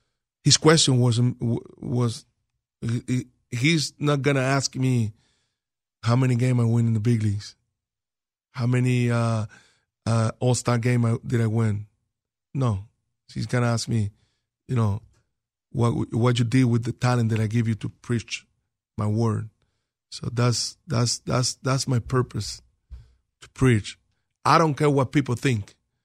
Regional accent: Valencia, Carabobo, Venezuela; It's my hometown in Valencia.

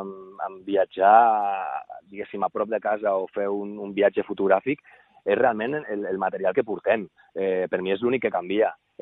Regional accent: L'Hospitalet de l'Infant, Catalonia, Spain; vam néixer a l'Hospitalet de l'Infant als 70 a 80 vam tenir molta sort.

